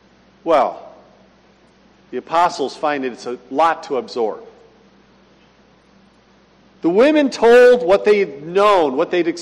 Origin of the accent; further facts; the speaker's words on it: Rochester, New York, United States; who lived near where I grew up in Rochester, New York, Palmyra